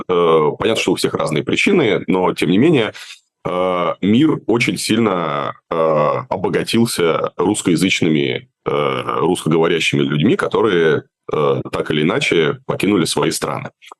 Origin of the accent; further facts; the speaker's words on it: Moscow, Russia; я вырос в Тушино, я вырос в Северном Тушино. У меня там живут родители